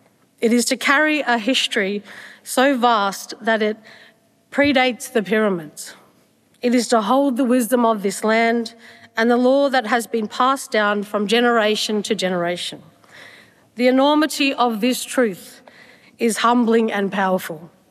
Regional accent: Shepparton, Victoria, Australia; I'm a proud Yorta Yorta, Wamba Wamba, Jaja Warang Dudurawa woman. I grew up on Yorta Yorta country as a little black girl down the south end of Shepparton.

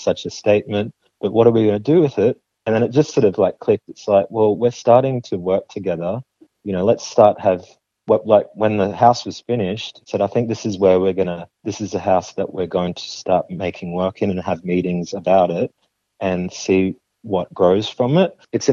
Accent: Chimbu Province, Papua New Guinea; And we're from the south region of Chimbu province in the highlands, and there's over 900 languages and tribes.

